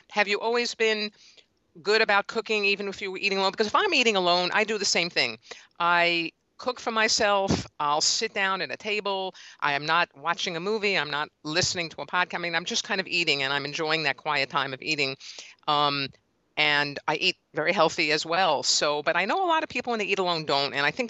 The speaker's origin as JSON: {"language": "English", "country": "United States", "said": "when you get outside of, I'm going to say the States, because that's my home country, people eat much more slowly."}